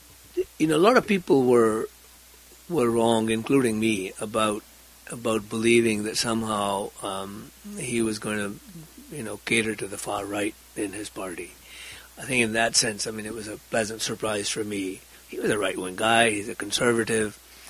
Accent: India; I know about Afghanistan because I grew up in India. It's closer.

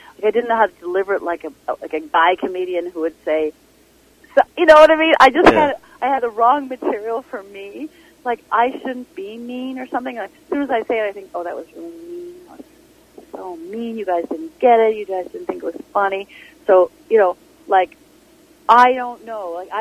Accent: St. John's, Newfoundland and Labrador, Canada; Sure, I'm from St. John's, but I don't go around hailing about it.

